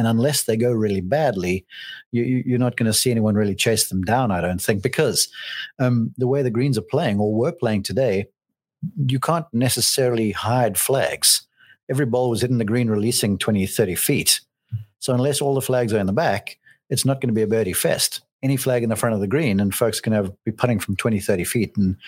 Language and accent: English; South Africa; even though I'm South African deep down